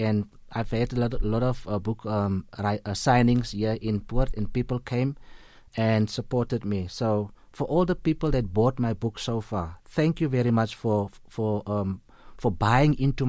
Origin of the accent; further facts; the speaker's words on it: Cape Town, Western Cape, South Africa; From here, I'm going to Cape Town end of the year to launch the book in my hometown, Elsie's River.